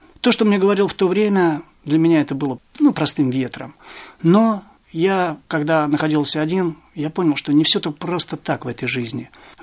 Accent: Tula, Tula Oblast, Russia; вернулся в свой город, я сам из Тулы

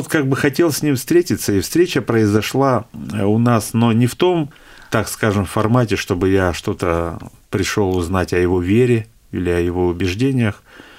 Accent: Kurgan, Kurgan Oblast, Russia; Но еще сам я из Кургана, в Кургане еще я числюсь, вот.

